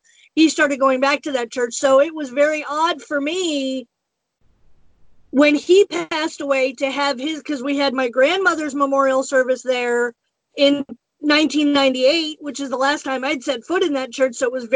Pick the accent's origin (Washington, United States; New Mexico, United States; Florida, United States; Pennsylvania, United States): Pennsylvania, United States; I live in Harrisville, Pennsylvania, which is about 45 minutes away from my hometown. We're 45 minutes south of my hometown.